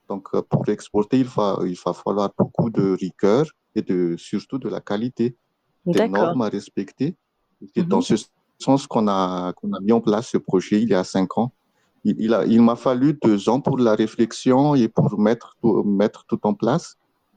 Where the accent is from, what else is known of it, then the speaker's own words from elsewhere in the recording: Antsirabe, Vakinankaratra, Madagascar; born there; moi, je suis né à Antirapé, donc c'est un peu ma ville natale.